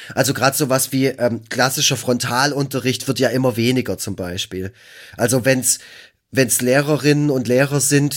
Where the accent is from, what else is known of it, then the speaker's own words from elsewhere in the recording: Baden-Württemberg, Germany; ich komme aus dem Schwarzwald